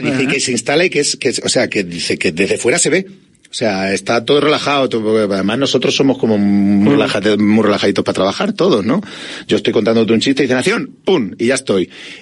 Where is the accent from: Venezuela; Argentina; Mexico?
Argentina; now in Spain; yo soy de Argentina, en Argentina soy como si fuera de aquí del Atleti, o sea, ser quemero, ser del Globo, ser del Huracán, de Huracán